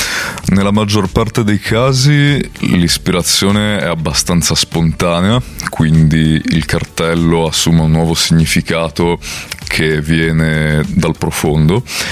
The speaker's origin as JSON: {"language": "Italian", "town": "Udine", "region": "Friuli-Venezia Giulia", "country": "Italy", "tie": "born there", "said": "Sono nato a Udine"}